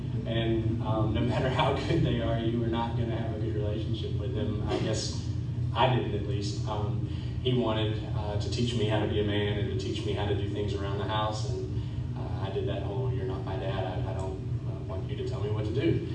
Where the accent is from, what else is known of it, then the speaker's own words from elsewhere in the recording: Florida, United States; also born or lived in St. Petersburg, Florida; And I grew up in Wakulla County, and we have someone here from my hometown